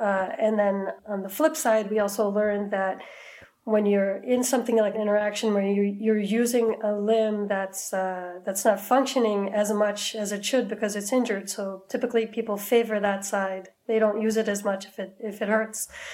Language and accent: English; Ramat Gan, Tel Aviv District, Israel; So I grew up in Ramat Gan in Israel. It's right off Tel Aviv.